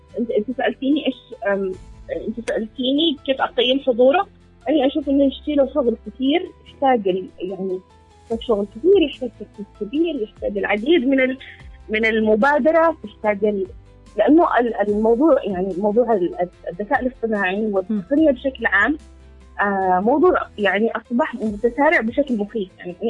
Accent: Yemen; عندنا كيمنيين عموما وكنساء يمنيات

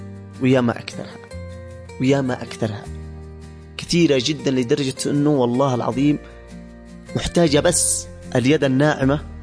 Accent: Yemen; شوفي، عندنا في اليمن بنتحجج دائما بالإمكانيات

